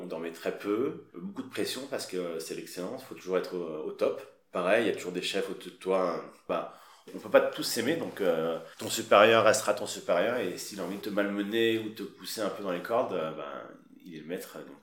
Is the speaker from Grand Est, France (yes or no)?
no; Paris, Île-de-France, France; moi, en tant que Parisien, j'ai eu la chance très rapidement de pouvoir obtenir ces stages parce que j'étais juste là